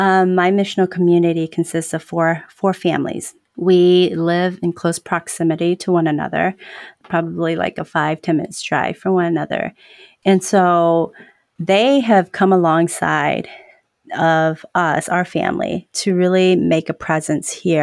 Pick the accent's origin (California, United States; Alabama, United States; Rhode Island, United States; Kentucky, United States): Kentucky, United States; born there; So from there, they ended up here in America, and I was born in Kentucky, of all places.